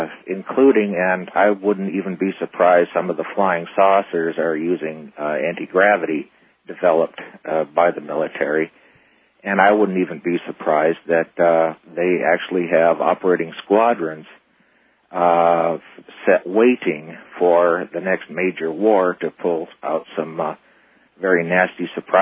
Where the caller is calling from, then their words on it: Phoenix, Arizona, United States; I'm calling from Phoenix, listening to KFYI 550 AM.